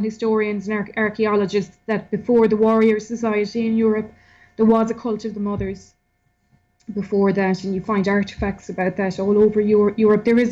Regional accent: Ireland; I come from Ireland, and I know that in Ireland and Britain, these type of texts, a huge amount of research is done on them.

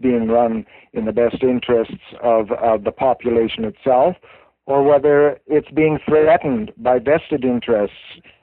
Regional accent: Canada; which I feel that anyways as a Canadian citizen, I have a right and I have a duty. If I see things happening in my country

